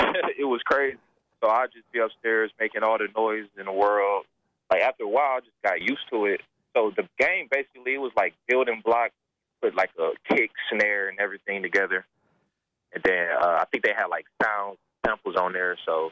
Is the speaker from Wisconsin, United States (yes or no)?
yes; Milwaukee, Wisconsin, United States; But growing up in Milwaukee, it really taught me a lot.